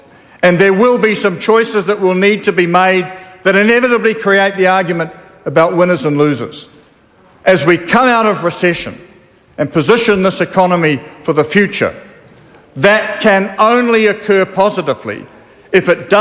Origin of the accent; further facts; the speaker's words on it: New Zealand; Why cannot we in New Zealand have a similar enduring national opportunity